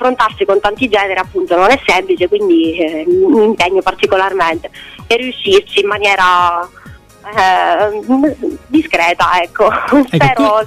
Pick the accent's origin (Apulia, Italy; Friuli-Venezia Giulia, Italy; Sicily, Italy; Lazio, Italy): Sicily, Italy; Agrigento; E poi tra l'altro io provengo da Agrigento, sono partita da Catania